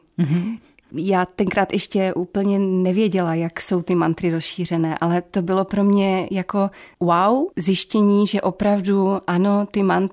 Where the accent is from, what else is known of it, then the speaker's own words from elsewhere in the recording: Moravia, Czechia; Holt jsme Češi, co si budem, jsme Moraváci vlastně